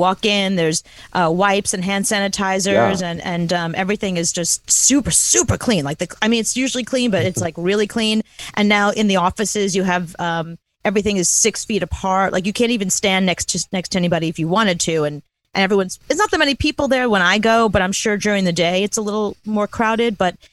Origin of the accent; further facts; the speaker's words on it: New York, United States; for me, it's really important as a New Yorker to help my fellow New Yorkers stay in business